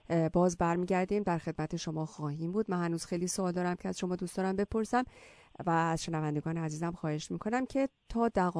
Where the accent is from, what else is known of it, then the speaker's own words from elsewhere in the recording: Iran; ما فرهنگ‌هایی داریم به عنوان یک ایرانی که واقعاً بهشون هم افتخار می‌کنیم